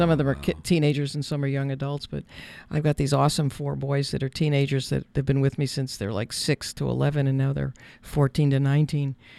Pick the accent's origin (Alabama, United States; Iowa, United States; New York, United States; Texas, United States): New York, United States; Brooklyn; born there; moved away as an adult; also born or lived in Buffalo; But I was born in Brooklyn and went all the way through university in New York, but upstate New York, and Buffalo was where I went to university.